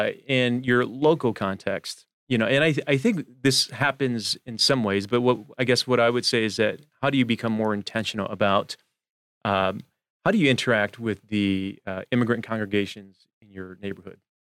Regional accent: Detroit, Michigan, United States; I grew up in Detroit, which is only 4 hours away though.

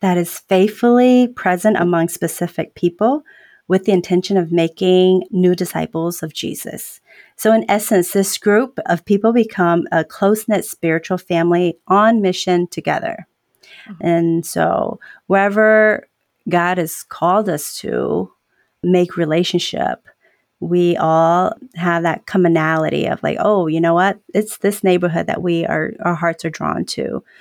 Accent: Kentucky, United States; born there; So from there, they ended up here in America, and I was born in Kentucky, of all places.

